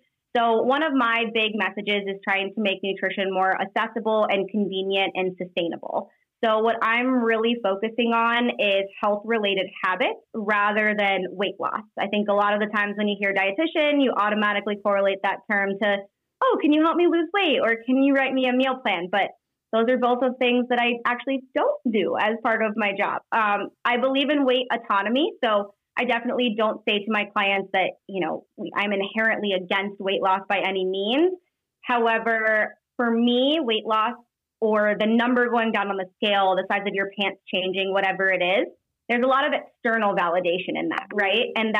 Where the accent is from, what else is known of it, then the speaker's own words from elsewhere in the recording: Iowa, United States; also born or lived in Denver, United States; I live in a little suburb called Grimes. My husband and I moved here about 8 months ago. We lived in Denver for 3 years, but we were born and raised in Iowa.